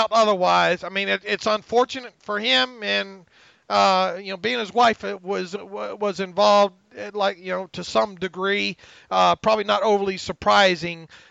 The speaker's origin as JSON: {"language": "English", "region": "Florida", "country": "United States", "tie": "born or raised there", "said": "Now look, I grew up in Northwest Florida, which we call Lower Alabama, for the most part."}